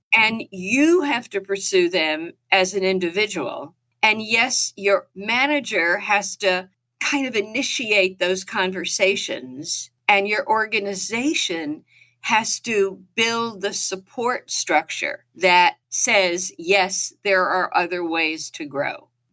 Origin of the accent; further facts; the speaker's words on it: Passaic, New Jersey, United States; accent: Jersey; proud to say I am a Jersey girl through and through. So if you hear the twang in my voice, you'll know. I grew up in Passaic, New Jersey